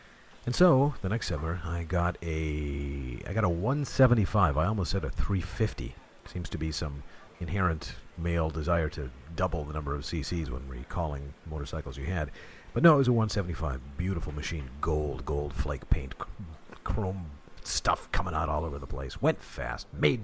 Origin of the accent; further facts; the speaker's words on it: North Dakota, United States; One of the virtues of growing up in North Dakota in the 60s. Your own private freeway.